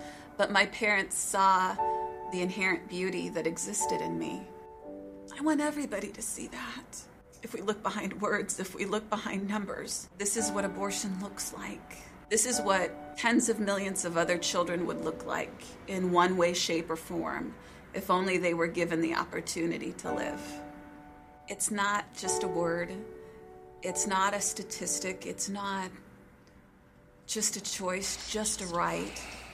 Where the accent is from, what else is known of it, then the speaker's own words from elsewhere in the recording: Sioux City, Iowa, United States; born there; I was born in August of 1977 in Sioux City, Iowa.